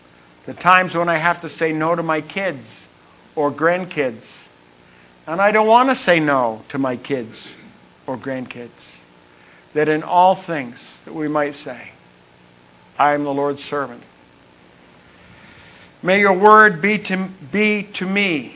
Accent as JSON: {"language": "English", "town": "Princeton", "region": "Maine", "country": "United States", "said": "When I first went to college, out in Illinois. I came from Princeton, Maine."}